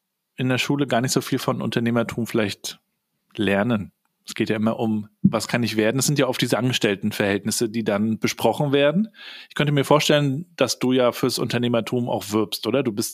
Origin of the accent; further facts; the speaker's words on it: Rostock, Mecklenburg-Vorpommern, Germany; Ich bin hier in Rostock in einer Kirchgemeinde groß geworden. Meine Eltern schon, Großeltern auch.